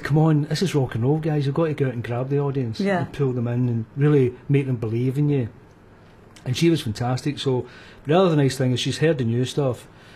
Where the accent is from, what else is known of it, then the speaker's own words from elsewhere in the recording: Glasgow, Scotland, United Kingdom; because when we grew up in Glasgow in the tenements, and a lot of the tenements were getting knocked down